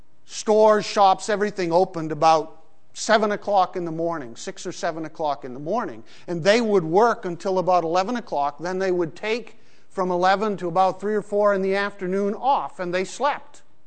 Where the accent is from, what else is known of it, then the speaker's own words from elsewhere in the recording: Pakistan; When I grew up in Pakistan, everything closes down about 11 o'clock in the morning and doesn't reopen until 4 or 5 in the afternoon.